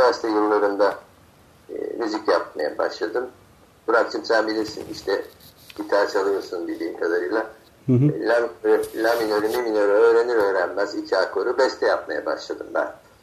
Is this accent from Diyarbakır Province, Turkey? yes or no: no; Istanbul, Turkey; Yani kentliyim ben işte öyle yani. Kentte doğmuşum. Ailem de kentli benim. Kentli olmakla da övünecek bir şey yok zaten. İstanbulluyuz yani.